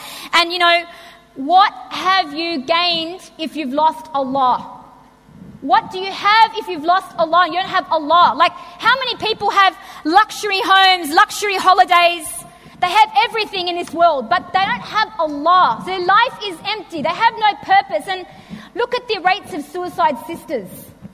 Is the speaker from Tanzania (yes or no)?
no; Australia; a lot of Aussies feel when you become Muslim, it's like you've rejected being Australian. You know, you're not Australian anymore.